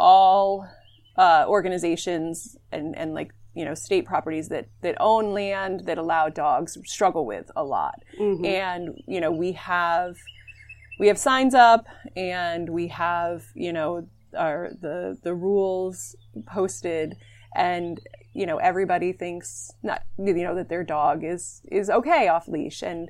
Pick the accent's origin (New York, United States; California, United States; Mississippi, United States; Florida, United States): New York, United States; And I grew up here in Columbia County, and I've been with the organization for 18 years.